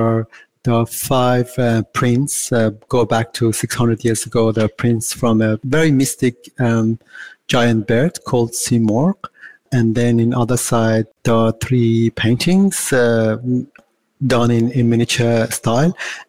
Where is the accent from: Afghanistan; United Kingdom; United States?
Afghanistan; also born or lived in Iran; now in Melbourne, Australia; Yeah, so I'm originally from Afghanistan. I lived in Iran for quite a while. And then the last 14 years, I'm living in Australia. And a year ago, I moved from Adelaide to now Melbourne.